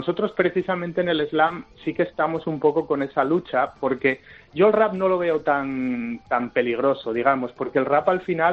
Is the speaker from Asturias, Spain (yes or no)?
yes; Asturias, Spain; Yo ahora mismo quiero ir para Asturias, de donde es él y de donde soy yo